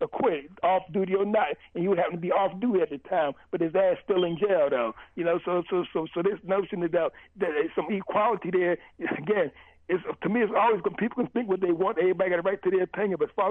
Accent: Missouri, United States; I'm like you. I'm from the Show Me State.

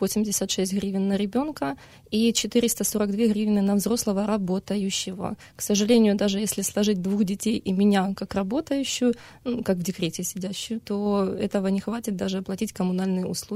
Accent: Khartsyzk, Donetsk Oblast, Ukraine; moved away; Я лично из города Харцизск, это Донецкая область.

